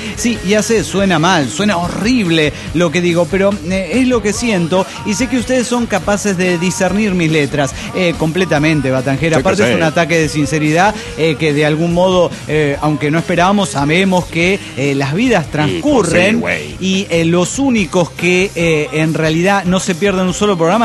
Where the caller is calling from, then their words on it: Quito, Pichincha, Ecuador; Soy el gusano de Quito, Ecuador.